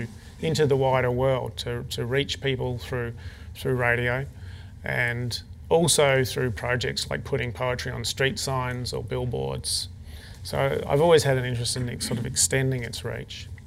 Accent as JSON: {"language": "English", "town": "San Francisco", "region": "California", "country": "United States", "tie": "born there", "said": "I was born in 1959 in San Francisco, just down the road from where Allen Ginsberg was writing Howl."}